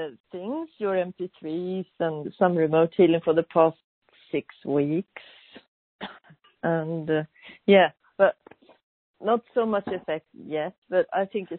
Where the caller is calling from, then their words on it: Stockholm, Stockholm County, Sweden; Stockholm, Sweden.